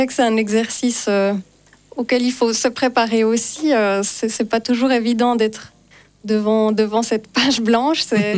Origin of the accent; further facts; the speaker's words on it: La Chaux-de-Fonds, Neuchâtel, Switzerland; born there; un projet autour de La Chaux-de-Fonds, ma ville natale.